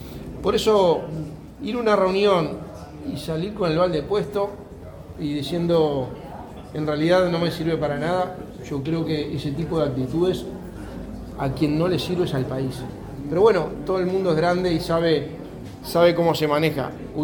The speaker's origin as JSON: {"language": "Spanish", "country": "Uruguay", "said": "Sí, me llena orgullo como uruguayo."}